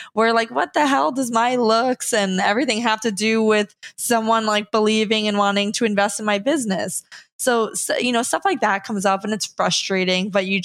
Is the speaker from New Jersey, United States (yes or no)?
yes; New Jersey, United States; I'm from New Jersey. I don't give an F